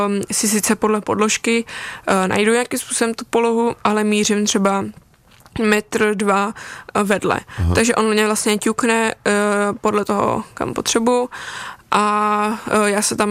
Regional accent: Broumov, Hradec Králové Region, Czechia; Já chodím na gymnázium Broumov, což je takové rodinné malé gymnázium tam u nás ve Výběžku.

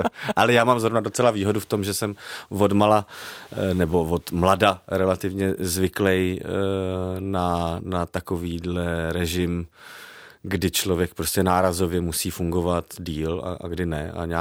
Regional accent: Karlovy Vary, Karlovy Vary Region, Czechia; also born or lived in Prague; já jsem se narodil v Praze, ale vyrůstal jsem v Karlových Varech. Tak já vždycky říkám, že jsem hrdý karlovarský Žižkovák.

